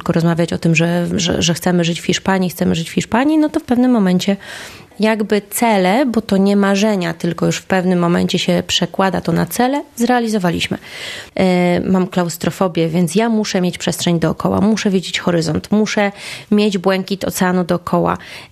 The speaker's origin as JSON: {"language": "Polish", "town": "Szczecin", "region": "West Pomeranian Voivodeship", "country": "Poland", "moved": "yes", "lives_now": "Tenerife, Spain", "said": "Jestem ze Szczecina i w Szczecinie zawsze szaro-buro, pochmurno, wilgotno."}